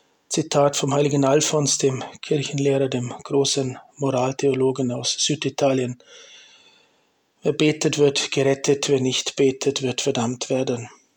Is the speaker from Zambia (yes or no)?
no; Liechtenstein